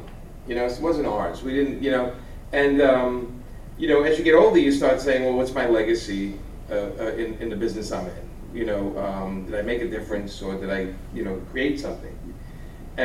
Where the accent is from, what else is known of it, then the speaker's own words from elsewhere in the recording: New York, United States; and I'm a New Yorker, so I have to kind of sit with people.